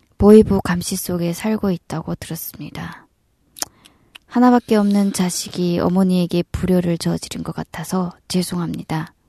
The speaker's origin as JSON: {"language": "Korean", "town": "Chongjin", "region": "North Hamgyong", "country": "North Korea", "tie": "born or raised there", "moved": "as an adult", "lives_now": "South Korea", "said": "고향은 청진이고요. 나이는 40살입니다."}